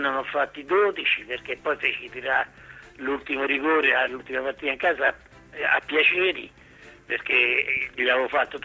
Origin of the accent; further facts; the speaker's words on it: Rome, Lazio, Italy; Io sono romano.